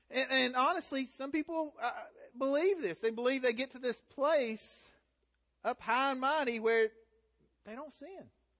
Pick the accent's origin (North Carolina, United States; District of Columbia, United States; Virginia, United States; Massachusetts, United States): Virginia, United States; Galax; That's what it's like growing up in Galax. That's just who we are, right?